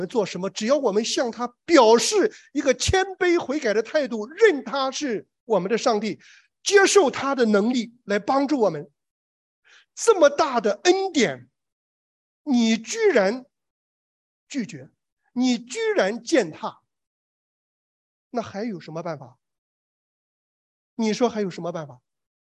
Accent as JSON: {"language": "Chinese", "country": "China"}